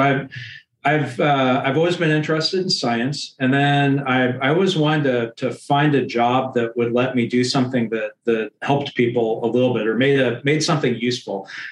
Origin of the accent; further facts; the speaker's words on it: Seattle, Washington, United States; I grew up here in the Seattle area and moved back very year to get back to the climate. And I have family here.